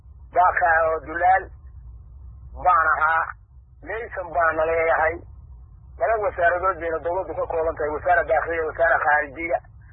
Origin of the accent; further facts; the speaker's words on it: Bosaso, Bari, Somalia; born there; Waxaan ku suganahay oo aan u dhashay gobolka Bari ee Boosaaso, aan ku dhashay tuulooyinay xakunto oo jecel la yidhaahdo, oo aan degaan u leenahay oo aan degelahay, hooyaday joogto, reerkayguna joogo oo kala la yidhaahdo.